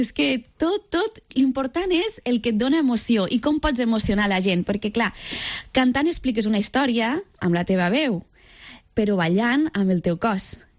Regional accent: Lleida, Catalonia, Spain; a part de Lleida, que sóc de Lleida, la natura...

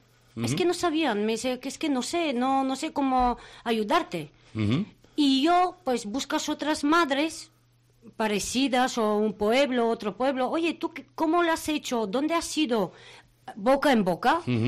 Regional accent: Bulgaria; Spanish is a second language; yo vengo de un país, soy de Bulgaria

